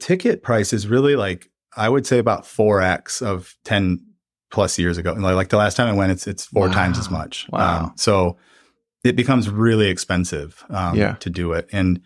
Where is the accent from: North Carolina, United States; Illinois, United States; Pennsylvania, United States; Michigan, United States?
Michigan, United States; And I grew up in Michigan, and I got it for Christmas.